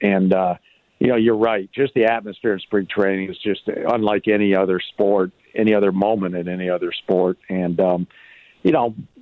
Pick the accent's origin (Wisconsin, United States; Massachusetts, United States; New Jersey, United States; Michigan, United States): Michigan, United States; and it's kind of like I grew up in Michigan. It used to be the first robin you saw. That was like the beginning of spring.